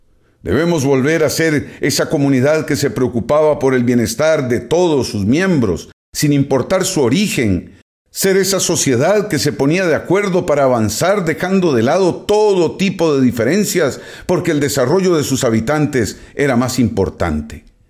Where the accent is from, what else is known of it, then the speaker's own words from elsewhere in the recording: Costa Rica; la empatía que nos caracterizaba como costarricenses